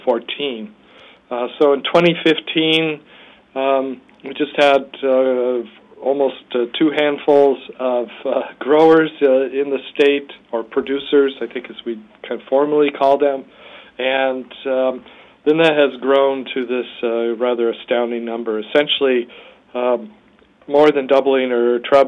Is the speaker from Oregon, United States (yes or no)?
yes; Oregon, United States; And so when I travel around the world to say I'm from Oregon, we have hemp